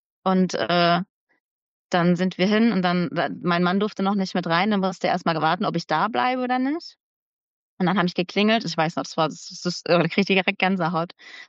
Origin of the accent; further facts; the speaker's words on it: Germany; Und der ist 20 Kilometer von Hanau weg gewesen, in meiner Heimatstadt quasi, wo ich herkam.